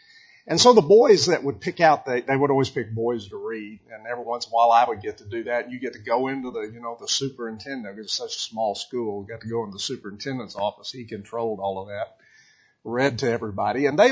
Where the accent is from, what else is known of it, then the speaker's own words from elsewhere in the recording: Texas, United States; My growing up in Texas and remembering the Alamo.